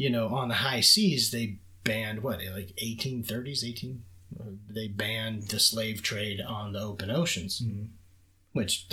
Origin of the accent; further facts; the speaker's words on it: Washington, United States; Shoot, I'm from Washington, buddy. Only thing we like to do is shoot some buckshot at them ducks, pal.